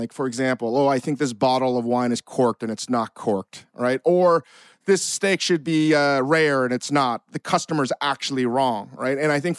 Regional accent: Virginia, United States; No, I grew up in Northern Virginia

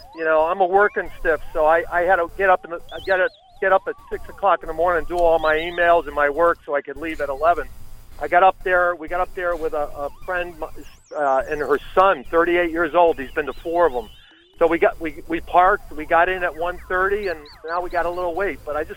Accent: Duxbury, Massachusetts, United States; So I'm from Duxbury.

